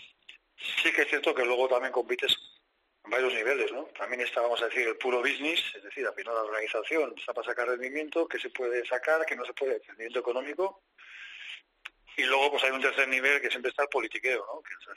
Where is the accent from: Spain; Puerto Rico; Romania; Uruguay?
Spain; Eibar, Basque Country; yo soy de Eibar